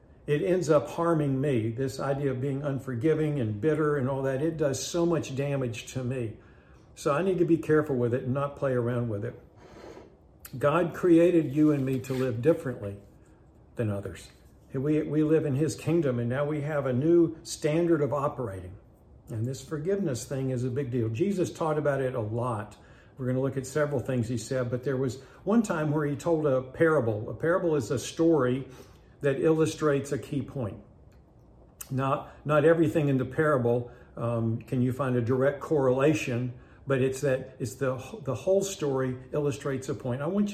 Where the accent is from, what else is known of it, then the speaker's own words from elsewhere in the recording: West Virginia, United States; I'm from West Virginia.